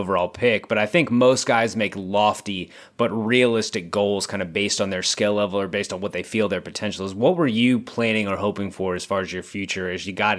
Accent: Texas, United States; And you know, I grew up in Texas, so it's pretty much every month except December.

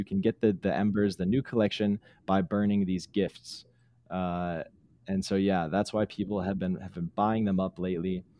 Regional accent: Detroit, Michigan, United States; I'm from Detroit, just outside of Detroit. So I'm a Lions fan, unfortunately.

